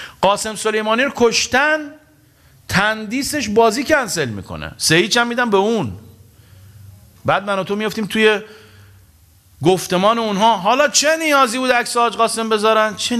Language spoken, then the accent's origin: Persian; Iran; اما ما روش کار نمی کنیم و نباید هم روش کار کنیم، چون ما ایرانیم